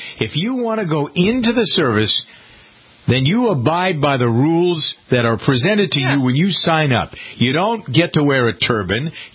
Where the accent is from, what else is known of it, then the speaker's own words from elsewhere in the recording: Framingham, Massachusetts, United States; My hometown of Framingham, Massachusetts